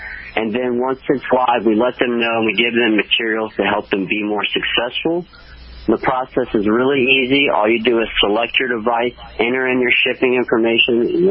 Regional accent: Baton Rouge, Louisiana, United States; now in Shreveport, United States; as you said before, and I'm from Louisiana, originally from Baton Rouge, and I moved up to Shreveport after I graduated college from LSU in Baton Rouge

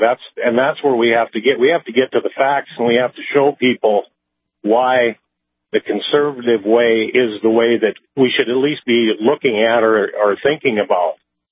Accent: North Dakota, United States; Well, you know, I'm from North Dakota originally, born and raised as a farm kid.

